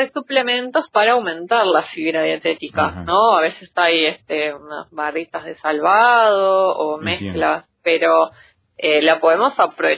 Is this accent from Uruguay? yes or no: yes; Uruguay; esforzándonos como uruguayos para comer pescado